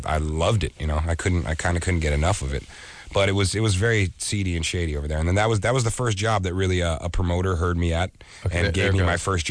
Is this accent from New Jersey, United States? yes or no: no; Philadelphia, Pennsylvania, United States; I growing up in Philly, I had a good friend of mine who had turntables